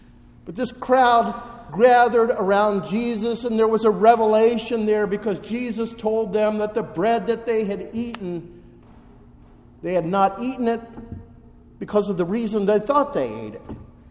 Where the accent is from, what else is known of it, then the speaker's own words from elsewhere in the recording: Medway, Ohio, United States; also born or lived in Dayton; I was born in Dayton, grew up a little bit in Medway, then went to Eton High School and University of Cincinnati. So it is truly good, Lord, to be back in these old stomping grounds again.